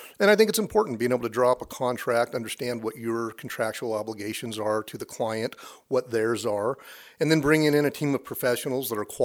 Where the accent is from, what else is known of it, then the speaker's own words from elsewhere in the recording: Midwest, United States; Well, I grew up in the Southwest Midwest, a family of three brothers, three sisters, and a couple of parents.